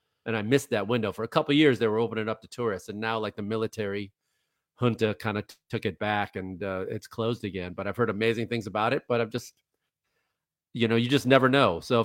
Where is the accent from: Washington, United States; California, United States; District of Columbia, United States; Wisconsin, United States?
Wisconsin, United States; born there; I was born here. In Wisconsin. I was born in Wisconsin.